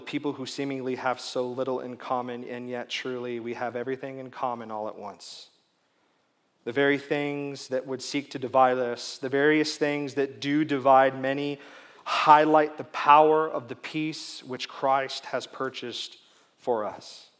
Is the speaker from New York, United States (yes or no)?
no; California, United States; I was from California, which for them was like being on a different planet.